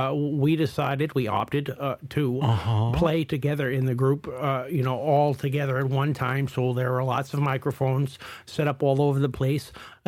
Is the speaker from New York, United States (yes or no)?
no; Massachusetts, United States; No, I'm not from. I'm from Massachusetts.